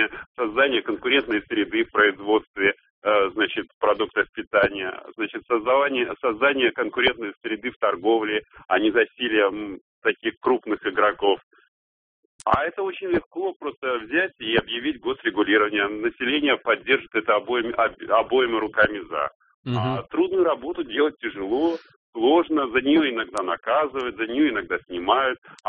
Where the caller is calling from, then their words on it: Moscow, Russia; я из Москвы звоню.